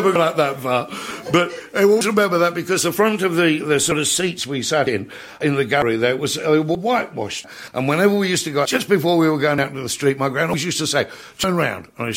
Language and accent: English; Croydon, London, United Kingdom; I was brought up in Croydon, and I was brought up by my granny.